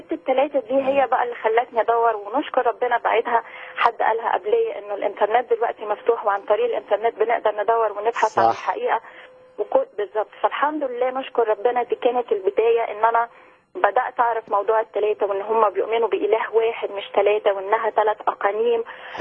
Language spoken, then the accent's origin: Arabic; Egypt; انا طبعا دلوقتي خارج، انا مصريه خارج مصر بالتاكيد.